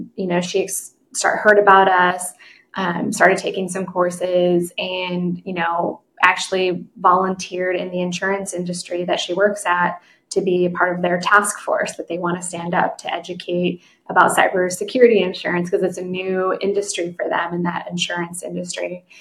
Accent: Texas, United States; I'm from Texas. We can trace my great grandfather's family back to Spain, but there's also an indigenous part of my family that's been here in the United States.

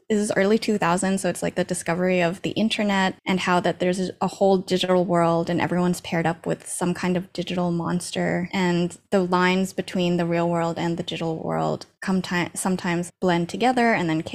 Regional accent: Bangkok, Thailand; also born or lived in Indonesia; I was growing up, at least at the time of all of this, would have been Indonesia and Bangkok, Indonesia and Thailand. And so that's Asia.

